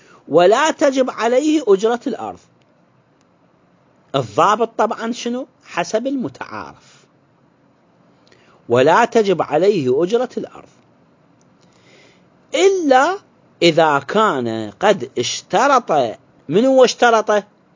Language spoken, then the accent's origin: Arabic; Iraq; القصيل العرب عندنا بالعراق يسموه القصيل